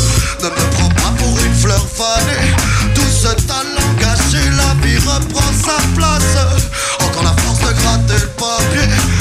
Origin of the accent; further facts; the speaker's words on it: Saint-Étienne, Auvergne-Rhône-Alpes, France; on vient de Saint-Étienne.